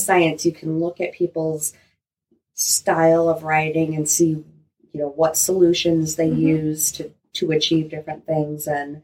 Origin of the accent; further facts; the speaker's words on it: Michigan, United States; I grew up for the most part in Southwest Michigan. I did a little bit of time up by Detroit